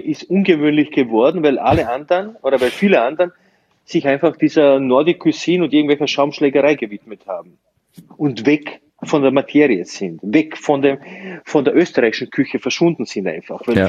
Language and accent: German; Slovenia; weil ich komme ja eigentlich aus Slowenien